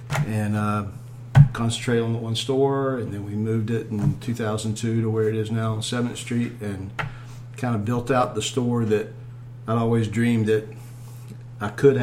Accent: North Carolina, United States; I'm from North Carolina, and I like to draw comic books.

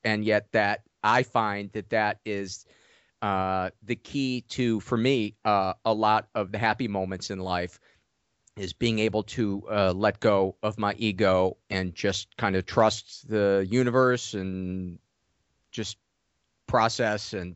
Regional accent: Homewood, Illinois, United States; also born or lived in South Holland; I was born in South Holland, and then my family moved to Homewood, and that's where I spent most of my childhood was in Homewood. Then I went to school at Indiana University in the mid-'80s, and then graduated from there and moved back home for a couple of years

